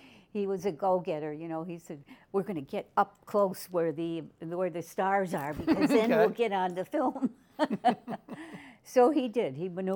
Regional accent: Clifton Park, New York, United States; Yeah, I grew up in the Clifton Park area. My whole family was from Schenectady and Clifton Park, and we loved it up there.

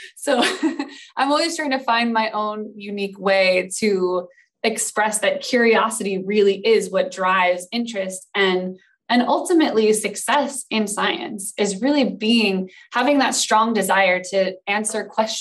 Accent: Hawaii, United States; So thinking back to when I was a kid, I grew up in Hawaii.

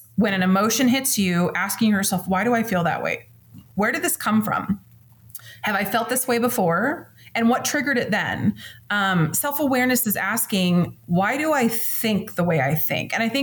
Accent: Washington, United States; And I'm from Washington State. And so I've always been Pacific Northwest Coast, really just loyal, you know?

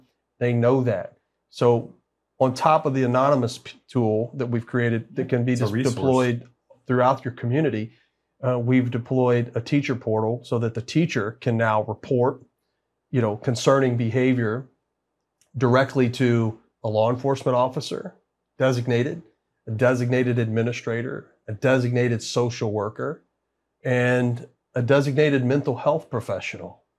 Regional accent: Texas, United States; You know, as a Texan, that's embarrassing.

